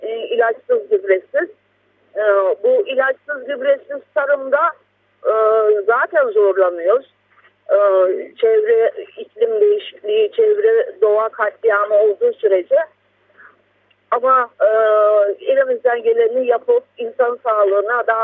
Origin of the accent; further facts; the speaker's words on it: Ahmetçeli, Çanakkale, Turkey; ben doğma büyüme Ahmetçeli. Çanakkale Bayramiç Ahmetçeli köyündeyim. Bayramiç'e 13 kilometre bir uzaklıktayım, mesafedeyim kasabaya. Bulunduğumuz alan düz ovalıktır.